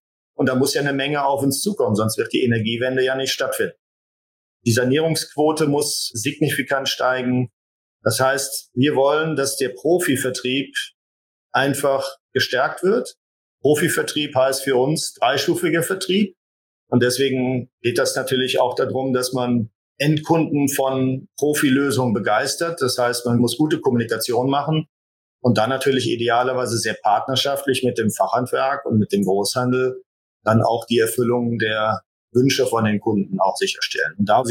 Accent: Rhineland, Germany; Und natürlich als Rheinländer liegt das in der DNA, ist man natürlich auch ein bisschen gesellig.

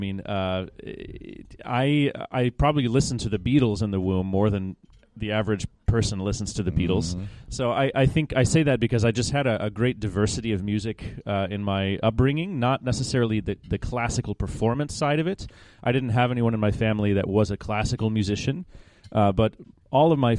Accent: Kansas City, Kansas, United States; Kansas City. In the suburbs mm-hmm. on the Kansas side.

